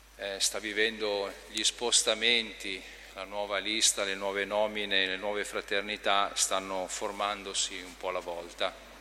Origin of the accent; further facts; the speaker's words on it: Albino, Lombardy, Italy; Vengo dalla Val Seriana, Albino per la precisione.